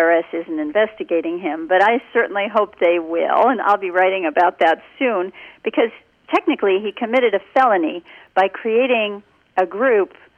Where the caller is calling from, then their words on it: Connecticut, United States; I'm calling actually from Connecticut. My family and I have a weekend house here, and we're on fall break right now.